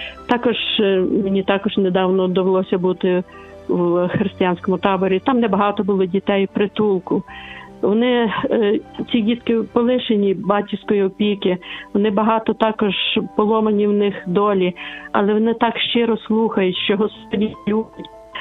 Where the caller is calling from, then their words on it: Lviv, Lviv Oblast, Ukraine; Добрий день, я зі Львова